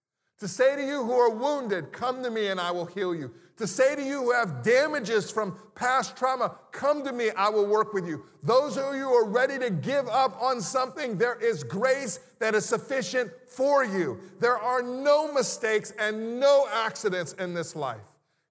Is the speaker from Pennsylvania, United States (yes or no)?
no; California, United States; now in Baltimore, United States; Because I'm from California. I'm cold. It's freezing out here. 40 degrees is freezing. Christmas in Cali is 65 degrees.